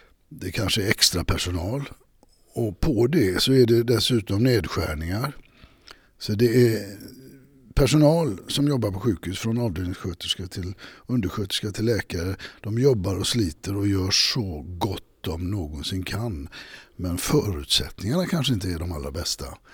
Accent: Gothenburg, Västra Götaland County, Sweden; Jag är ju från Göteborg.

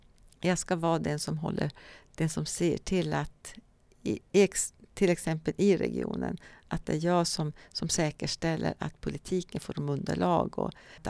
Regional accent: Överkalix, Norrbotten County, Sweden; Ja, jag kommer från en glesbygd. Jag kommer från Överkalix. Pappa och mamma jobbar på skogssidan.

